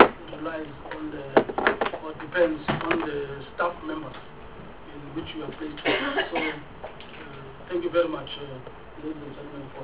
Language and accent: English; Eastern Cape, South Africa; I come from Eastern Cape. My home base.